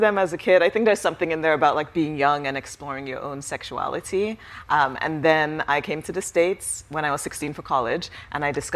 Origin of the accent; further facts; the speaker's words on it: Nigeria; So I started reading romance novels when I was a kid, growing up in Nigeria.